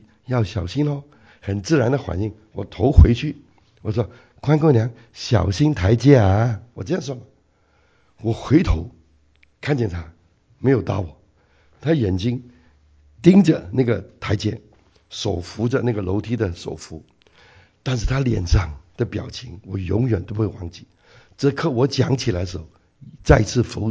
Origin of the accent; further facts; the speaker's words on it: China; 我们中国人很喜欢抢买单，对不对？你回大陆就知道